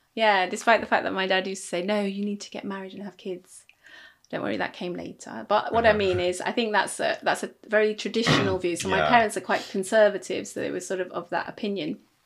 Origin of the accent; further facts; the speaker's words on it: Manchester, North West England, United Kingdom; So I was born in Manchester, and all my family actually are all based in Manchester, which is very unusual. And so, but my parents are originally from Nepali origin.